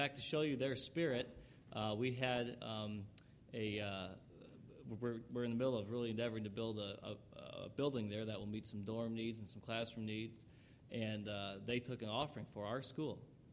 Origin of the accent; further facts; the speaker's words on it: Wisconsin, United States; I'm from Wisconsin, and still am, and that's where they were from when they moved here to Kansas City.